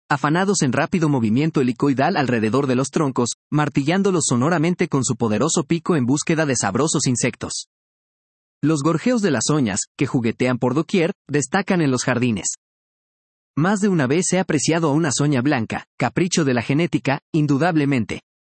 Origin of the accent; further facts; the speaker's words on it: Lima, Peru; Como limeño, de nacimiento y crecimiento, nunca había visto en vivo y en directo tales grandes y hermosos saurios